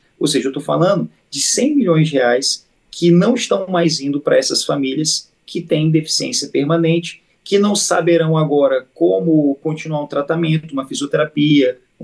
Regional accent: Maranhão, Brazil; Só no estado do Maranhão, como eu disse, que é o estado de onde eu venho

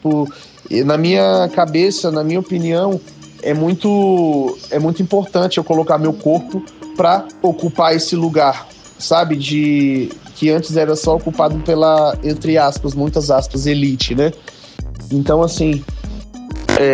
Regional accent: Brazlândia, Federal District, Brazil; eu nasci e cresci em Braslândia, e assim, numa rotatividade de crescer em outros lugares da periferia também, na Ceilândia, em Taguatinga, na Samambaia.

